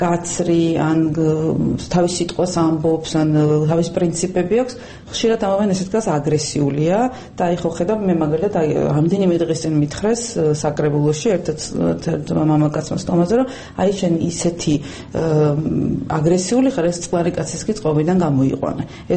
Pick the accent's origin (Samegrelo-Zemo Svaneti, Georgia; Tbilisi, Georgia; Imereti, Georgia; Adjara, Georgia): Adjara, Georgia; მე აჭარიდან ვარ, რეგიონიდან ვარ